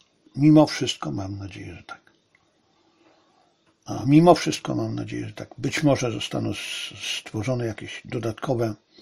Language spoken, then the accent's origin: Polish; China; Polish is a second language; now in Poland; ja jestem Chińczykiem. Ja jestem jednym z nich. Mieszkając tutaj w zabitej wiosce pod Warszawą, jestem jednym z nich.